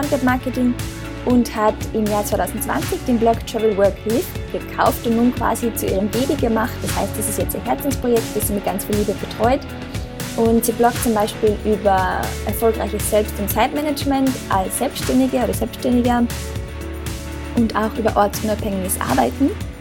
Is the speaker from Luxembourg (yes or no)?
no; Austria; Also ich bin ja aus Österreich